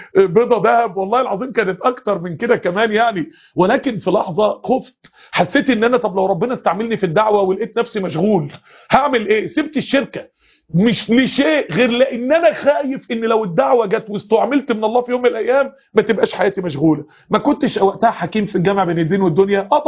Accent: Egypt; التبرع احنا عندنا في مصر هنا عندنا بنك الطعام عامل حملة لتوصيل التبرعات

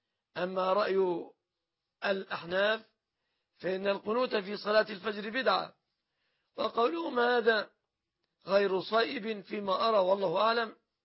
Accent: Egypt; في بلادنا مصر

